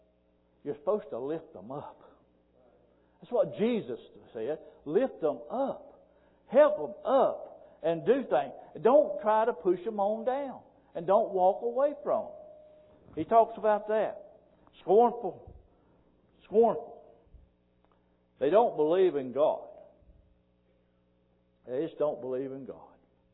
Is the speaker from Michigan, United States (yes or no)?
no; Pumpkin Center, North Carolina, United States; I was raised in Pumpkin Center, North Carolina, down there in all the farm country.